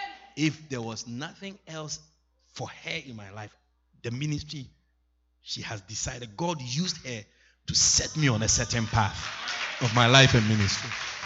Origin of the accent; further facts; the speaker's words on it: Ashanti, Ghana; And I am from the Ashanti tribe. We are very masculine in our culture.